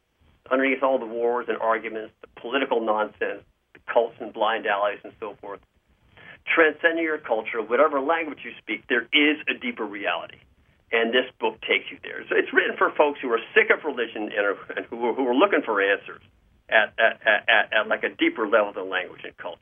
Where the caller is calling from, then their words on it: Flourtown, Pennsylvania, United States; I'm calling in from Flourtown, Pennsylvania, just north of Philadelphia.